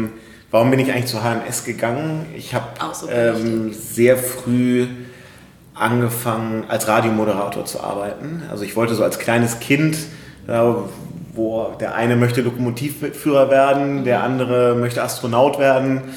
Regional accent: Hamburg, Germany; Ich komme aus Hamburg, genau.

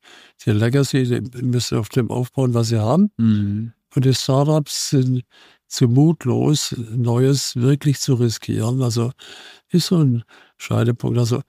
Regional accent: Baden-Württemberg, Germany; wir sind beide aus dem Schwarzwald, das hilft.

